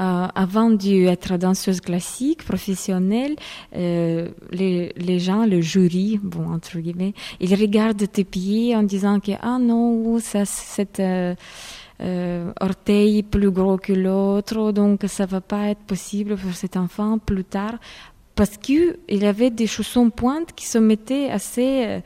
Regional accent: Ukraine; Je viens d'Ukraine, alors là-bas, les chaussons du pointe, c'était quelque chose à quoi il fallait arriver.

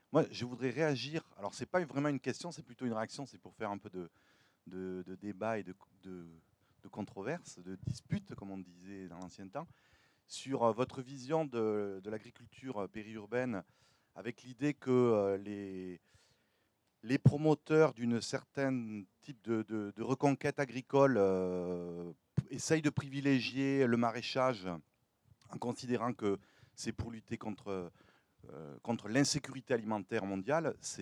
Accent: Le Bouscat, Nouvelle-Aquitaine, France; Moi, je viens du Bouscat

